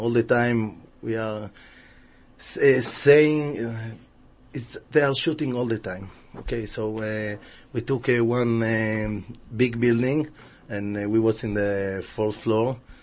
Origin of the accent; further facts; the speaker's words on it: Argentina; now in Israel; I'm from Argentina. Okay. Long story short, okay. We moved to Israel from Argentina in 1997